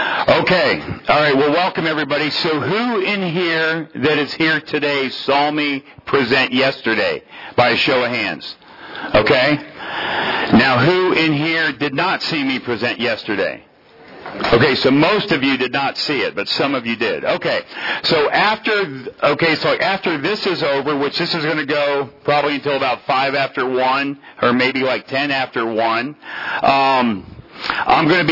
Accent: Port Orange, Florida, United States; I'm actually from Port Orange, Florida. I live about an hour east of Orlando and in a little town called Port Orange next to Daytona Beach.

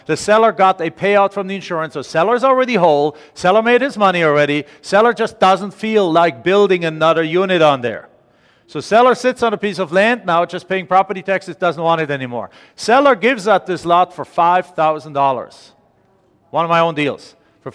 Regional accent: Germany; English is a second language; now in United States; So we're immigrants to the United States. She is too. I'm from Germany.

